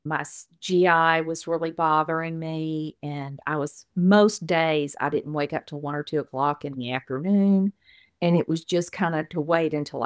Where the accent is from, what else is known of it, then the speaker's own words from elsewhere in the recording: Texas, United States; I'm from Texas. I live probably about an hour and 20 minutes from Houston. That's a familiar name, hopefully. I grew up, though, in Deep East Texas, in Angelina County, and it's a lot different there than it is here.